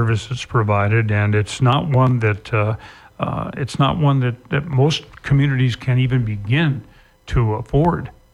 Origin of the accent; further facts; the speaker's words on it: Kalispell, Montana, United States; Young man by the name of Denny Buck, who I grew up with over on Kalispell's east side. And we went to school together at Flathead and at Central Junior High.